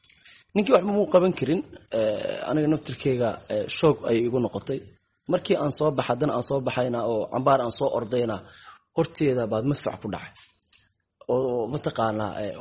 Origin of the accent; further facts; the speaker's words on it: Mogadishu, Banaadir, Somalia; born there; muslim ah, islaam aan noqdo, caqiidadaas haysta oo muumin ah. Waxaan ku dhashay shaqsiyan magaalada Muqdisho adigu 9-meeyadii.